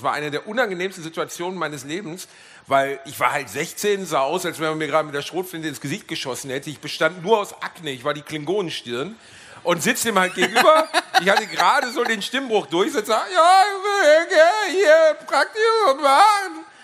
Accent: Gelsenkirchen, North Rhine-Westphalia, Germany; Gelsenkirchen-Rotthausen, an der Grenze nach Essen-Krai.

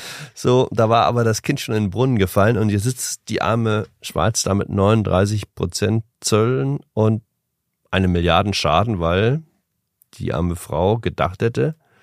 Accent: Northern Germany, Germany; weil ja als Norddeutscher ich auch schnell dann dazu neige, die Silben zu verschlucken

